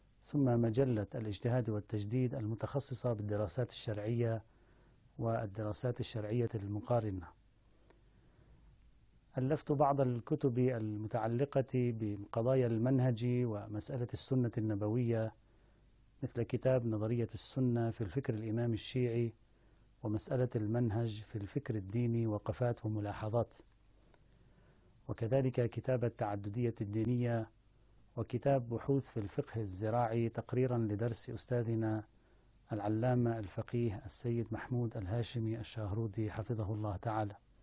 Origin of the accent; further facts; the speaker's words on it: Tyre, South Governorate, Lebanon; من مواليد مدينة صور في جنوب لبنان. أنهيت دراستي الابتدائية والمتوسطة في مدارس هذه المدينة، ثم انتقلت إلى الدراسة الحوزوية في المدرسة الدينية في مدينة صور